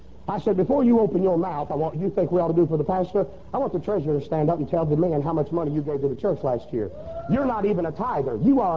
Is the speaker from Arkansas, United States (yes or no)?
no; Mississippi, United States; We're from Mississippi, and I'm not being mean, but blacks live on one side of Mississippi, and whites live on the other side of Mississippi.